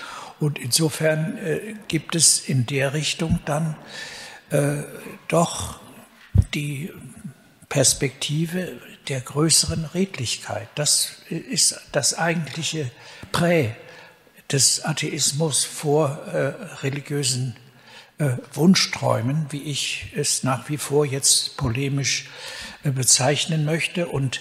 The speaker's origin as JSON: {"language": "German", "town": "Cologne", "region": "North Rhine-Westphalia", "country": "Germany", "tie": "born or raised there", "said": "Ich bin im Hillige Kölle groß geworden"}